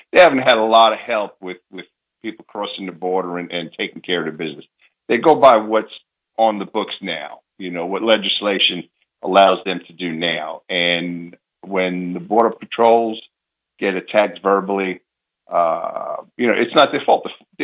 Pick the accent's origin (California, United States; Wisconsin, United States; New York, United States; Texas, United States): New York, United States; New York City; because I grew up in Bay Ridge, Brooklyn.